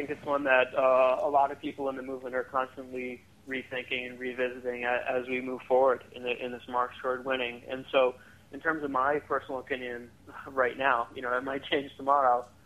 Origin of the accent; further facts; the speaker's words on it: Rhode Island, United States; My personal perspective, as I mentioned before, I'm from Rhode Island, and I was involved in an effort to pass a medical marijuana bill there.